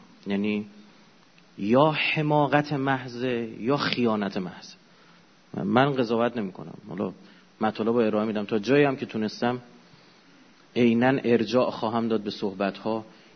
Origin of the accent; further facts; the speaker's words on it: Iran; به عنوان یه ایرانی نمیتونم بپذیرم، نمیتونم تحمل کنم